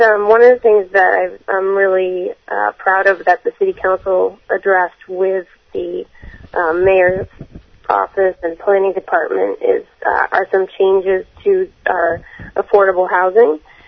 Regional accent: New Hampshire, United States; now in Beverly, United States; I've been living in Beverly since 2003. I grew up in New Hampshire, and what attracted me to Beverly was the access to the train to Boston and the walkability of the downtown

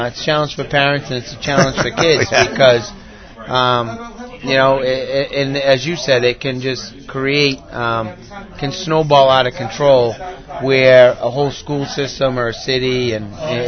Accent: Salem, Massachusetts, United States; I mean, I grew up in Salem.

